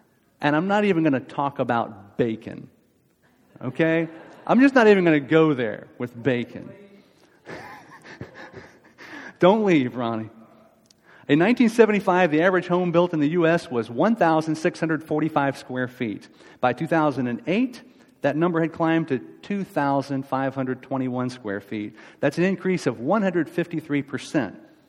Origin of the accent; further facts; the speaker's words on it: United States; born there; I'm an American. I was born in the USA.